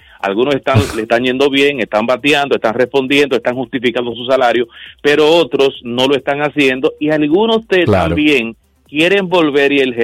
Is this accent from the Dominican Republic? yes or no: yes; Cibao, Dominican Republic; No es nada de fanatismo, que somos del Cibao